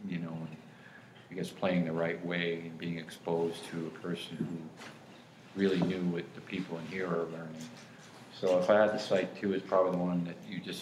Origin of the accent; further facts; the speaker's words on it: United States; I like to be involved because I'm an American.